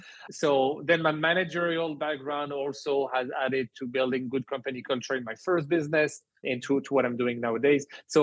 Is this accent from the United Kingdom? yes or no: no; France; also born or lived in Canada; I'm only 32. So I was actually, just for some background, I was born in Canada. I grew up in France. My parents are, or my family is actually in large part Algerian. So I have three type of roots and three passports, actually, three citizenships